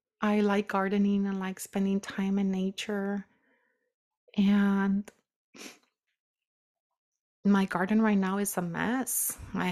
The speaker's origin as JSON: {"language": "English", "region": "Nayarit", "country": "Mexico", "moved": "yes", "said": "I come from the Sierra Madre, from a remote area in Nayarit"}